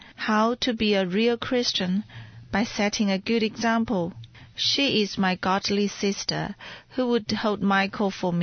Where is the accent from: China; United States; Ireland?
China; English is a second language; In China, including myself, many people are still more influenced by Buddhist beliefs. But I am an English major